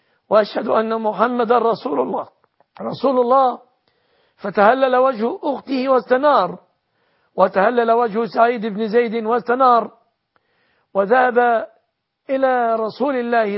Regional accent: Egypt

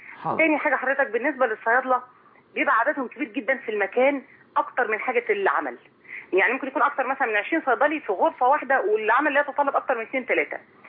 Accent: Dakahlia, Egypt; now in Alexandria, Egypt; أساسا من الدقهلية ومقيمة في الإسكندرية, فعملت انتداب عشان أنقل الشغل بتاعي في إسكندرية.

